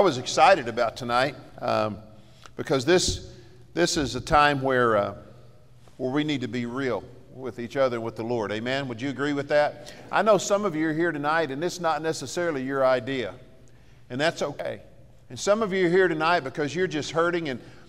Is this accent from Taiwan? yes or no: no; Texas, United States; Again, I grew up in West Texas. You could see Lubbock from my house, and it was 30 miles away, okay?